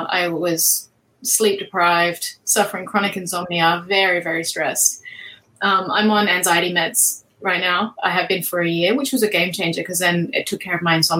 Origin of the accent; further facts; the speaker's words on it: Australia; So I am an Australian contemporary painter.